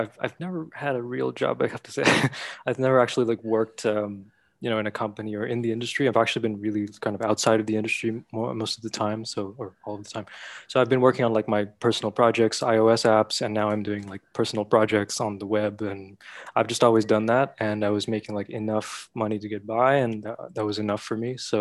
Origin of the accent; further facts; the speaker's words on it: Canada; now in Brazil; I am in Brazil right now, but I'm actually Canadian. So technically my home base is in Montreal, but I've been traveling a lot last few years. So I've been out of the country.